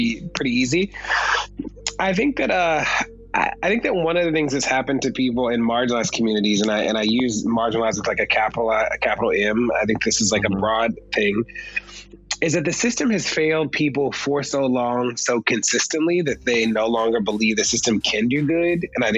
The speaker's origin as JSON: {"language": "English", "town": "Baltimore", "region": "Maryland", "country": "United States", "tie": "born or raised there", "said": "I think part of like where we grew up in Baltimore and the way our family was set up, I think we sort of grew up pretty quickly."}